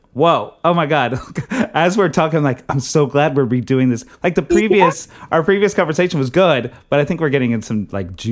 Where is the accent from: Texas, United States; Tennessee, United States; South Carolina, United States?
Texas, United States; like I grew up in Texas in the 80s.